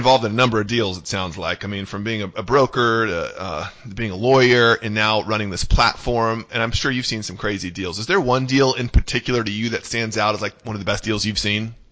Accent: San Jose, California, United States; Interestingly enough, I'm actually originally from San Jose.

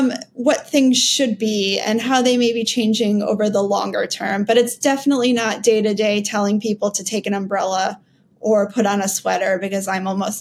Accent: New York, United States; born there; also born or lived in Oregon; now in North Carolina, United States; So I was born in New York, like many North Carolinians, and I didn't make my way immediately south.

